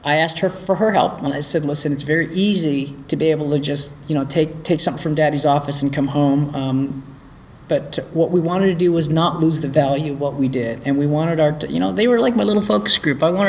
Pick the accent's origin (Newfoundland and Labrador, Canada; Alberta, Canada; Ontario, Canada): Ontario, Canada; Toronto; Yeah, so my ad agency tenure was living in Toronto. I grew up in Toronto